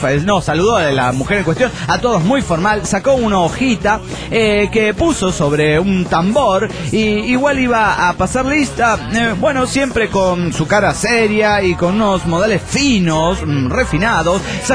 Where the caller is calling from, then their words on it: Guadalajara, Jalisco, Mexico; de Guadalajara.